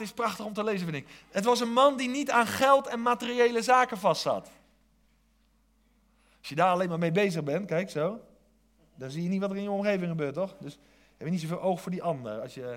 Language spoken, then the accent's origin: Dutch; South Holland, Netherlands; Ik kom uit het Westland, van oorsprong dan, en daar heeft iedereen een bijnaam.